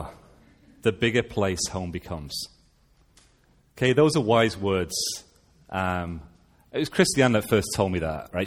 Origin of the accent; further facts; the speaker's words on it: Sheffield, Yorkshire and the Humber, United Kingdom; When I'm in Canada, I'm from England. When I'm in England, I'm from Sheffield. When I'm in Sheffield, I'm from the postcode Sheffield 10